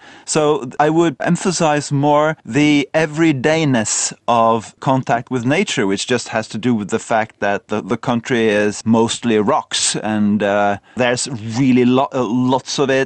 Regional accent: Northern Norway, Norway; I grew up myself in North Norway

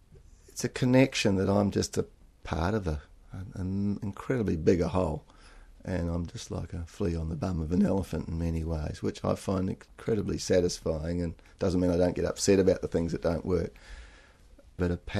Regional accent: New Zealand; It's on a mountain in New Zealand. I'm a Kiwi originally.

